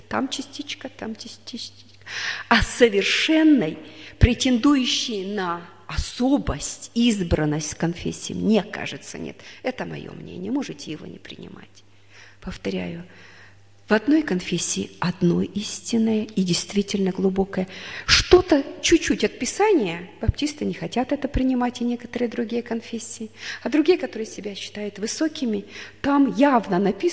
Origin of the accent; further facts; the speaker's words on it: Russia; Он немец, я русская. Мы не похожи, знаете, русская душа.